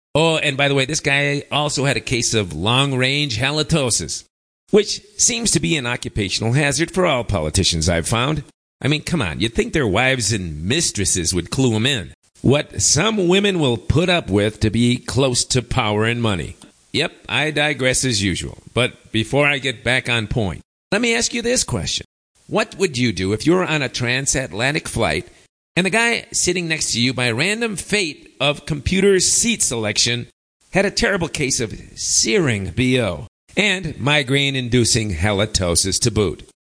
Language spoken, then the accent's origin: English; Chicago, Illinois, United States; now in Spain; And when I told him I was from Chicago and I never wanted to go back to the U.S. for any reason whatsoever